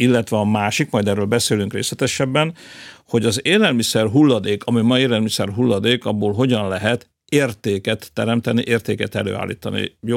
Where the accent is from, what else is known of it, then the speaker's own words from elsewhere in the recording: Csorna, Győr-Moson-Sopron, Hungary; Ugye én Csornáról származom, nekünk nagy kertünk volt, abban meglehetősen sok gyümölcsfa